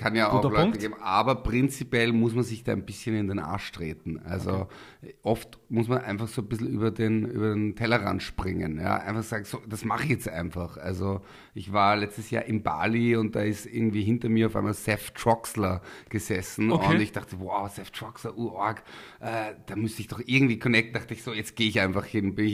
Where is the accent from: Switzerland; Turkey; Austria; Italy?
Austria; Linz, Upper Austria; Ich komme quasi aus Linz, aus dem Gemeindebau, alleinerziehende Mutter, eher, sage ich mal, Arbeiterniveau.